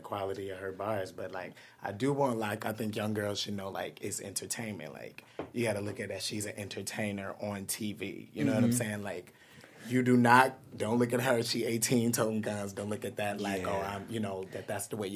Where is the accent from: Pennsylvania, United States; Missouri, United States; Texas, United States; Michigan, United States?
Michigan, United States; Detroit; Yes, of course. I'm from Detroit. Of course I know about my upcoming Detroit artist.